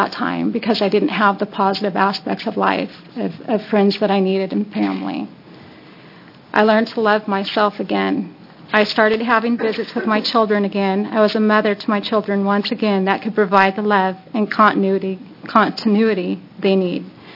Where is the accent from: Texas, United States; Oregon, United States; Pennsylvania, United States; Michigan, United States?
Oregon, United States; Corvallis; I'm from Corvallis, Oregon.